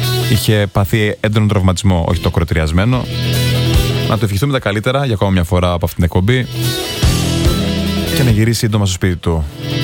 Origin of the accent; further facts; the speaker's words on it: Mesoropi, Eastern Macedonia and Thrace, Greece; ο Σταύρος Φλώρος, ο παίκτης του Survivor από τη Μεσορόπη, από το χωριό μου